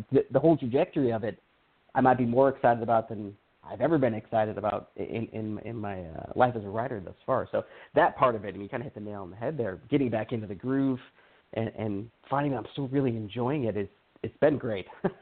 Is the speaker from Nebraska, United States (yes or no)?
no; California, United States; I'm from California.